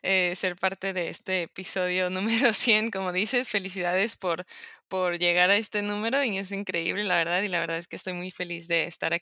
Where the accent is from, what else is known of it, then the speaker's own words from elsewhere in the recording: Tijuana, Baja California, Mexico; yo soy de aquí de Tijuana